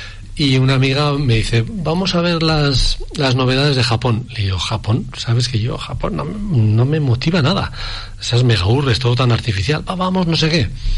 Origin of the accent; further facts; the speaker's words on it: Puente la Reina, Navarre, Spain; No, jo soy de Puente la Reina, de Garés. Ahí donde se juntan los caminos de Santiago.